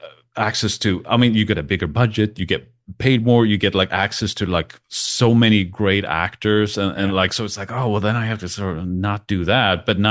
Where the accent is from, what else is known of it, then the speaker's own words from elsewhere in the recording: Sweden; first language sv; English is a second language; I would love to do a Swedish movie because I've never done that.